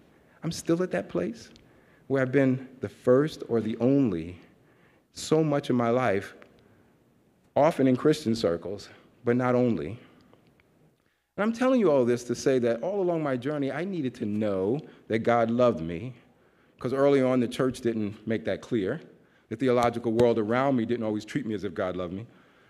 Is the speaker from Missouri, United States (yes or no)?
no; New York City, New York, United States; I was bused to a white neighborhood in Queens, New York. I'm from New York. And every New Yorker is going to tell you at some point that they're from New York.